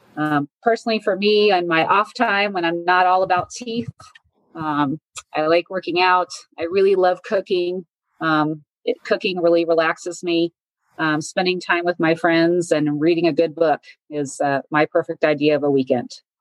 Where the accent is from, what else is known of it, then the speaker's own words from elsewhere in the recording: Brownsville, Texas, United States; now in San Antonio, United States; But I grew up in Brownsville and left for college and came up here to San Antonio and attended the University of Texas at San Antonio.